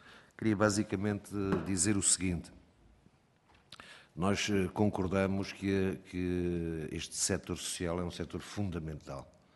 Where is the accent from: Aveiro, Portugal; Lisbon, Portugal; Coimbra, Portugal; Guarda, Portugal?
Coimbra, Portugal; somos de Coimbra, do Distrito de Coimbra